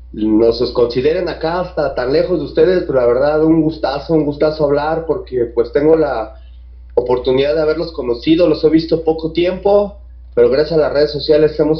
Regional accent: Mexico City, Mexico; born there; yo soy una persona que nací acá en Ciudad de México

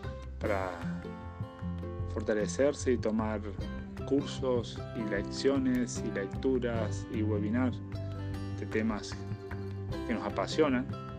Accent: Córdoba, Argentina; also born or lived in Andorra; now in Alicante, Spain; tengo 48 años, soy argentino, nací en Córdoba, 3 años viviendo en Andorra y ahora buscando nuevos aires por España, por Alicante.

